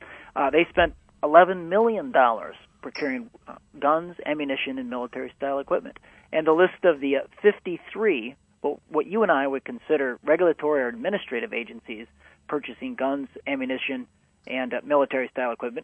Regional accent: Illinois, United States; I'm from Illinois, so I'm pretty jaded

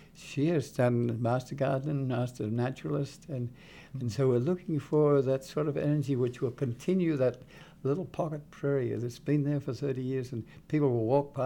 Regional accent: Australia; now in United States; When I came here from Australia

